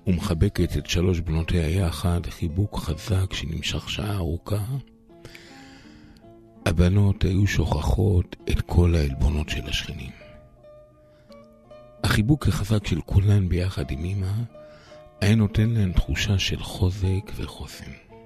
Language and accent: Hebrew; Kiryat Ata, Haifa District, Israel; אני גדלתי ברחוב יוספטל בקריית אתא. שכונה בינונית.